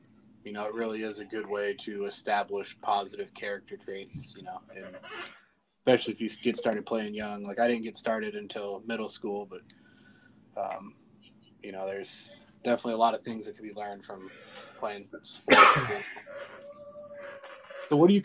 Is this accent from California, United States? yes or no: no; Las Vegas, Nevada, United States; You know, actually, I'm born and raised in Las Vegas.